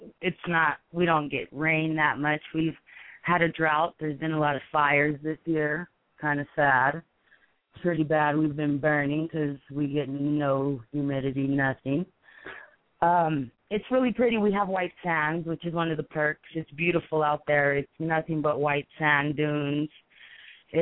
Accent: Hobbs, New Mexico, United States; now in Las Cruces, United States; my name came because I'm from Hobbs originally. I live in Las Cruces now.

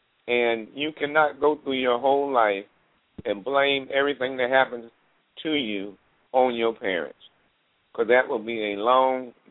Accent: Carolina, United States; And the thing about growing up in Carolina at my grandmother's place where I grew up

